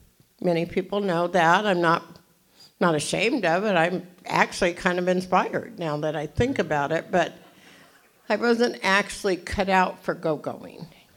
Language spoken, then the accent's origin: English; Phoenix, Arizona, United States; also born or lived in Houston, Texas; But I was born in Houston, Texas, and I grew up in Phoenix